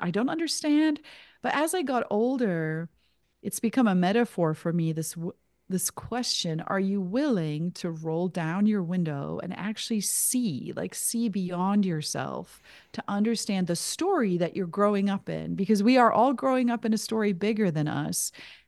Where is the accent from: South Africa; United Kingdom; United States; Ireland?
South Africa; as a white kid growing up in South Africa.